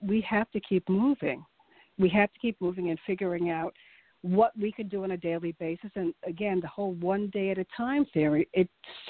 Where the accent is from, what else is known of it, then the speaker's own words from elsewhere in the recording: New York City, New York, United States; you know, again, I'm a New Yorker. New York is going to turn this around.